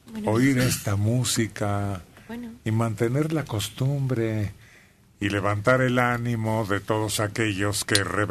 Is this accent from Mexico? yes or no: yes; Mexico; tratando de usar nuestro mejor repertorio como mexicanos